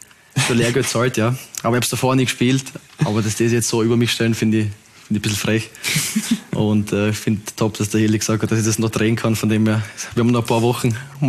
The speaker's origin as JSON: {"language": "German", "region": "Vorarlberg", "country": "Austria", "tie": "born or raised there", "said": "dadurch, dass ich ja Vorarlberg aufgewachsen bin"}